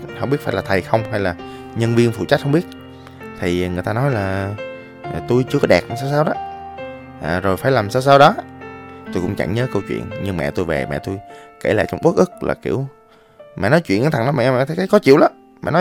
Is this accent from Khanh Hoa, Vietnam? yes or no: no; Ho Chi Minh City, Vietnam; also born or lived in Da Lat; thật ra quê tôi ở Đà Lạt, nhưng mà tôi đã sinh trưởng và lớn lên từ nhỏ ở Sài Gòn rồi